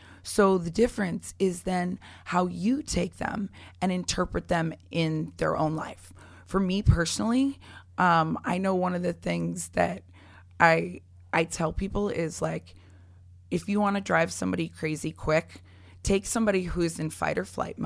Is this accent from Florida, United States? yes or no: yes; Florida, United States; I'm from Florida.